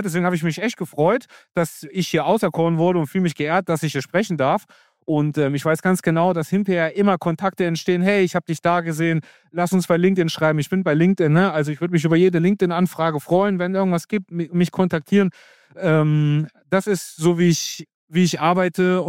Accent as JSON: {"language": "German", "town": "Frankenberg", "region": "Hesse", "country": "Germany", "tie": "born or raised there", "lives_now": "Frankfurt, Germany", "said": "ich bin in Frankenberg geboren, aufgewachsen, bezeichne mich als absoluten Hessen, habe in Kassel studiert, dann bin ich nach Frankfurt."}